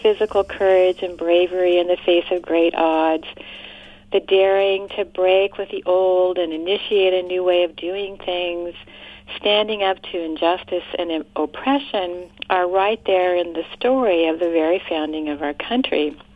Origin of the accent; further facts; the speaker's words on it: United States; So I'm an American, and I identify and I resonate with this myth of the hero as much as anybody else